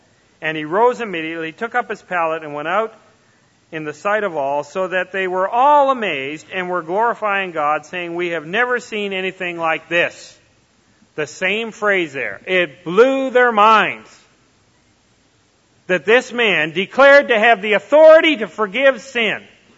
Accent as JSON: {"language": "English", "country": "Canada", "said": "I'm a Canadian and a member of the Commonwealth countries"}